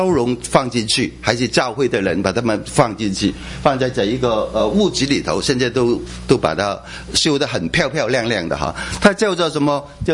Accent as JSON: {"language": "Chinese", "country": "Hong Kong", "tie": "born or raised there", "also_born_or_lived": "Macau", "said": "我是在澳门出生，在香港成长哈"}